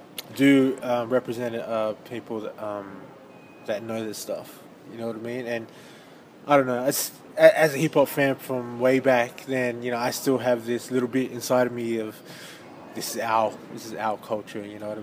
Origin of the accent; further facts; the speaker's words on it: Canberra, Australian Capital Territory, Australia; now in Sydney, Australia; I'm from Canberra and I lived in Canberra. And then I moved to Sydney